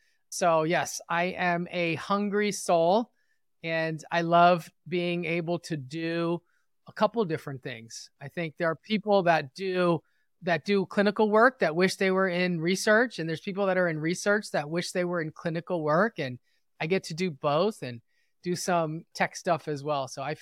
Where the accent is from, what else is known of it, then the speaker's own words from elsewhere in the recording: Los Angeles, California, United States; So I am from West Los Angeles. And if anyone is familiar with the Los Angeles area, it's close to where the 10 and the 405 meet, right here on the west side.